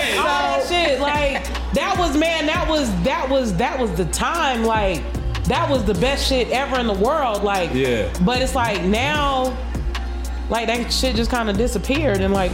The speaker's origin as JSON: {"language": "English", "town": "Atlanta", "region": "Georgia", "country": "United States", "said": "Like, okay, I'm from the West Side, right? So we had, like, the Pool Palace. We had Club Crucial, which is, like, if you've never been a Crucial or if you've never come through Crucial, then you can't say you're from Atlanta for real"}